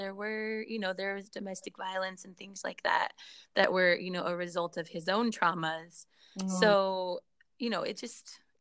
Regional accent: San Diego, California, United States; also born or lived in Utah; So really, I grew up in San Diego.

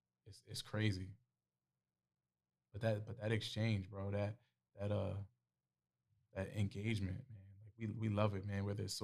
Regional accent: New York, United States; because we're both from New York, so, like, but Omar's from Detroit.

